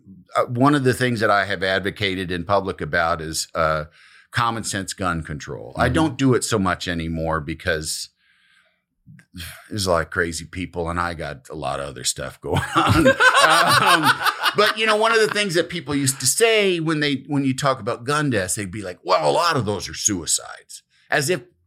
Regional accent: Michigan, United States; born there; A Midwesterner. I am very much a Midwesterner. I was born in Michigan because my dad, who is from Illinois, my mom and dad are both from Illinois, but he was getting his degree.

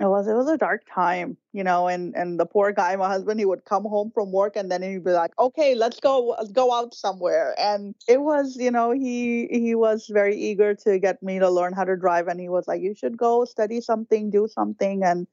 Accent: Karachi, Sindh, Pakistan; moved away as an adult; now in United States; I was born in Karachi, Pakistan. I grew up there. I was in my early 20s when I got married

